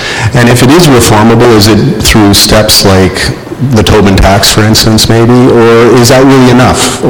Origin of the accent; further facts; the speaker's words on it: Salt Spring Island, British Columbia, Canada; I'm from Salt Spring Island here in the Saanich Gulf Islands, Riding.